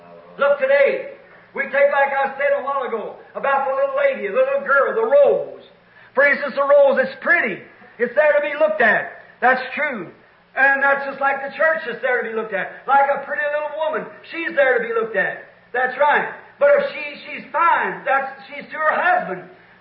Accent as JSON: {"language": "English", "country": "United States", "said": "I'm an American, certainly."}